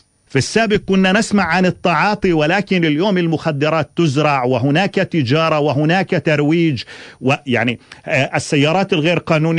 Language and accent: Arabic; Palestine; أولا إحنا كفلسطينيين ضممنا إلى عديد من الاتفاقيات الدولية